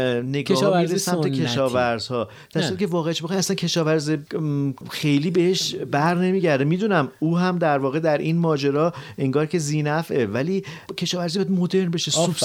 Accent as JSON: {"language": "Persian", "country": "Iran", "said": "من به سهم خودم به عنوان یک ایرانی بهم برخورد"}